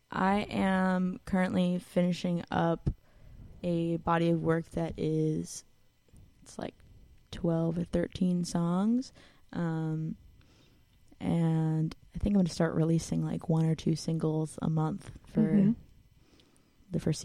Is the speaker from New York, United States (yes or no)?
yes; New York, United States; I'm from Long Island, 516.